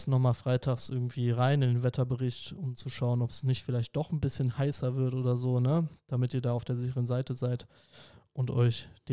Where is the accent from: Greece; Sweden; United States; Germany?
Germany; North Rhine-Westphalia; Ich bin auch nicht so der Düsseldorfer Junge, ich komme ja aus dem Kölner Raum.